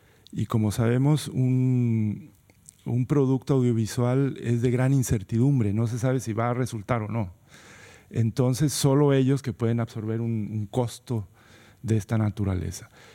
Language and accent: Spanish; Mexico; Ahora, lo interesante, y yo entiendo como mexicano